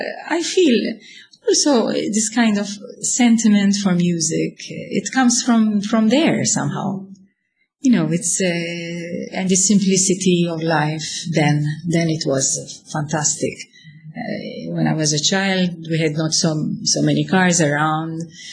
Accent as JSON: {"language": "English", "town": "Birgu", "region": "South Eastern Region", "country": "Malta", "tie": "born or raised there", "said": "as a child, I was brought up in Birgoni, Vittoriosa. I come from a special music family."}